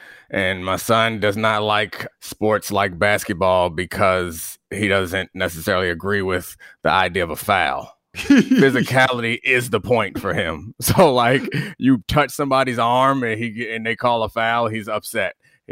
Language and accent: English; Baltimore, Maryland, United States; I mean, I grew up in Baltimore, so it wasn't that same dichotomy there that it is elsewhere.